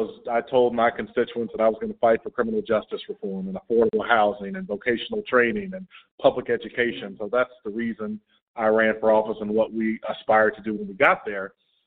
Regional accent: Tallahassee, Florida, United States; also born or lived in Jacksonville, Florida; So like I said, I was born in Jacksonville, but we moved to Tallahassee when I was very young. And so I grew up in Tallahassee, and I went to public school in Tallahassee.

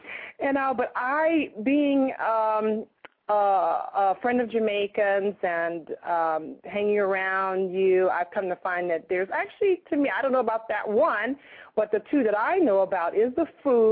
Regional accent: Georgia, United States; I'm from Georgia, so first I want to say there, we do have apple trees and pear trees.

